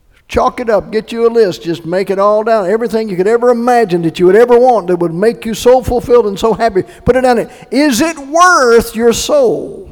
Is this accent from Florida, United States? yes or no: no; North Carolina, United States; I have a little bit of one myself, but I love it. It's the accent that I remember. And we're all from North Carolina.